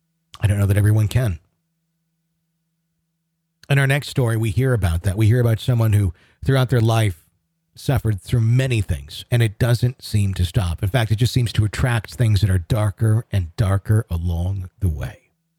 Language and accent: English; Denver, Colorado, United States; I'm from Denver, Colorado. I'm 30 years old, and I have three children.